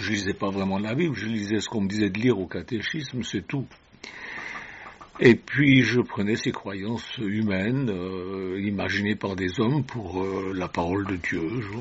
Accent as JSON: {"language": "French", "country": "Switzerland", "said": "Alors, je suis suisse, j'étais protestant, faisant partie de l'Église nationale"}